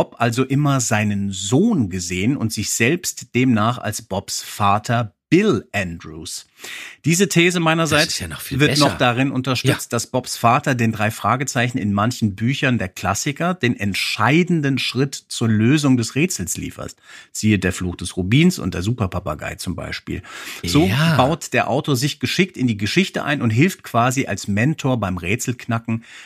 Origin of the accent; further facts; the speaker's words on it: Hesse, Germany; Als Hesse denke ich da natürlich an das erste Bühnenprogramm